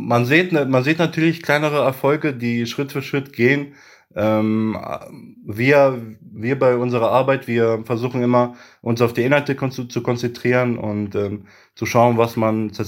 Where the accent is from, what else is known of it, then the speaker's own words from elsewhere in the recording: Göttingen, Lower Saxony, Germany; ich bin ein Göttinger, ich komme aus Göttingen und das ist meine Heimat so.